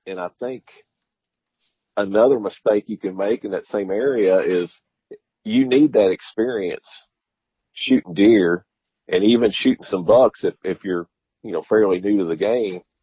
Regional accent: Kentucky, United States; I'm originally from Kentucky, so known for, you know, a little bit bigger bucks

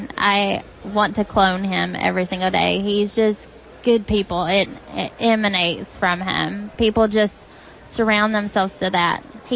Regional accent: Arkansas, United States; You know, I'm from Arkansas, so.

